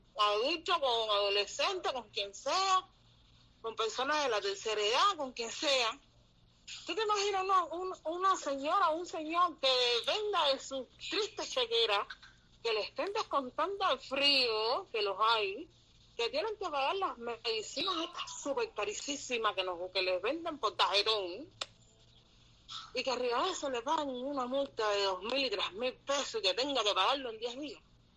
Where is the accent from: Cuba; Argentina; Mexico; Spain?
Cuba; y como todo cubano